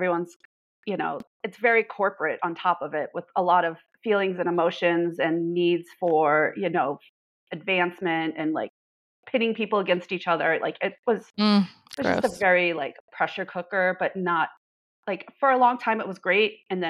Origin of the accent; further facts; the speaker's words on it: Denver, Colorado, United States; Yeah, I grew up all around Denver. So I lived in like Southwest Denver for like elementary school. We moved down to like Douglas County area for high school. And then when we left, I was living in Aurora.